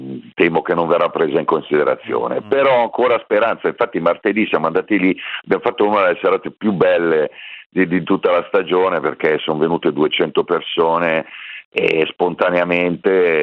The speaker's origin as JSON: {"language": "Italian", "town": "Milan", "region": "Lombardy", "country": "Italy", "said": "Io lo dico da milanese"}